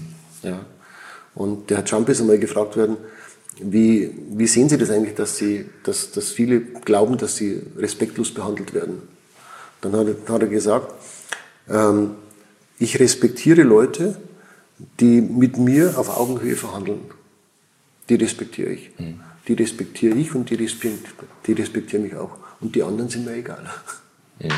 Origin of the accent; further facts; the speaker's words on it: Switzerland; also ich bin ein Schweizer und ich muss schon sagen, hier in der Schweiz ist es schon anders.